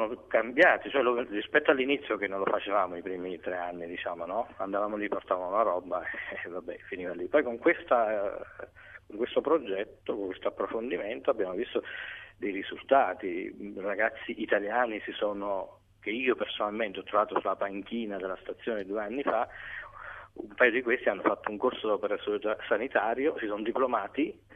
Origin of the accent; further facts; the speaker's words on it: Naples, Campania, Italy; io sono di Napoli, a Napoli c'è la storia di l'abitudine di lasciare il caffè pagato